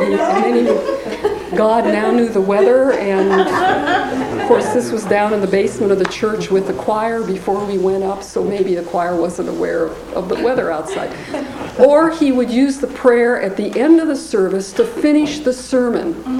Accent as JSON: {"language": "English", "town": "Grove City", "region": "Ohio", "country": "United States", "tie": "born or raised there", "said": "when I was growing up in Grove City, Ohio"}